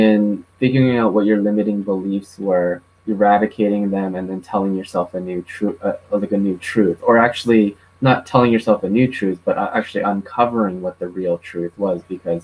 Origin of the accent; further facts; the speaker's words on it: Canada; And I think nowadays, especially growing up in Canada, I've noticed there's a lot of like interracial couples.